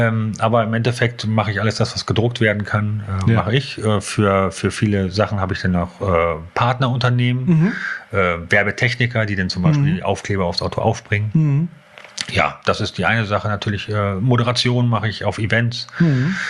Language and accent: German; Hannover, Lower Saxony, Germany; so ehemals Werkswohnungen gewesen von einer großen Firma in Hannover. Und aber schon so da, wo ich groß geworden bin.